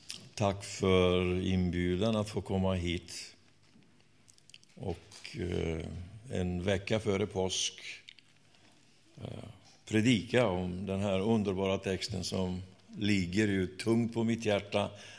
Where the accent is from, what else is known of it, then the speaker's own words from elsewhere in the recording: Romania; now in Sweden; och ursprungligen kommer jag från Rumänien. Jag har kommit till Sverige för 35 år sedan.